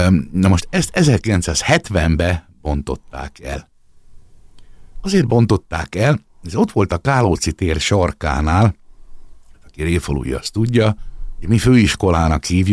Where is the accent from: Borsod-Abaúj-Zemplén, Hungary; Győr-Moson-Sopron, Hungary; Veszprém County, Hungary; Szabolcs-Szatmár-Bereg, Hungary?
Győr-Moson-Sopron, Hungary; Győr; szoktam mondani, hogy nem is győri vagyok, hanem réfalusi